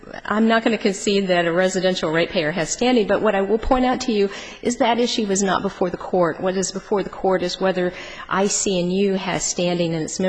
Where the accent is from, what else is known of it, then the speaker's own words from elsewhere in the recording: the South, United States; I'm sorry. I'm from the South. I've been taught to be respectful.